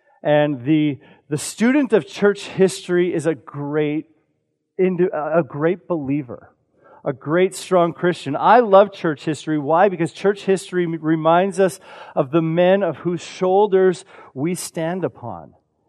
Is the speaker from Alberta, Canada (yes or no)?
yes; Calgary, Alberta, Canada; now in Bakersfield, United States; I originally come from Calgary, Alberta, Canada. I come from the Rocky Mountains, and so to be in a desert plain area is an adjustment, but the Lord is good, and He has me exactly where He wants me in Bakersfield